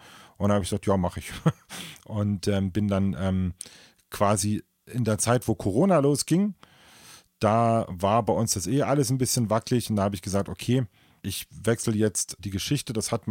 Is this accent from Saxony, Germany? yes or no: yes; Saxony, Germany; Also ich komme ja auch aus Sachsen. Ne? Ich bin ja, hört man vielleicht gar nicht mehr so sehr, aber ich komme ja auch aus Sachsen.